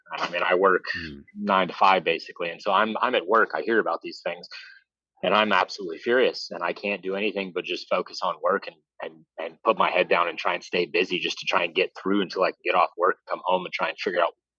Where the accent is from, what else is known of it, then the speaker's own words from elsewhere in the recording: Ohio, United States; I mean, I grew up in Ohio. It was a whole different ballgame.